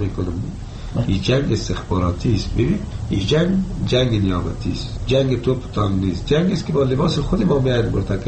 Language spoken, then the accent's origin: Persian; Afghanistan; ما افغان هستیم